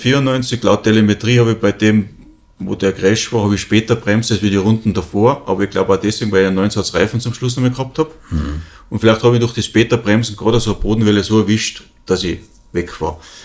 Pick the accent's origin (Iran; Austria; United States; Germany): Austria; Kufstein, Tyrol; ich bin 12 Jahre alt, dann komme ich aus Kufstein in Tirol.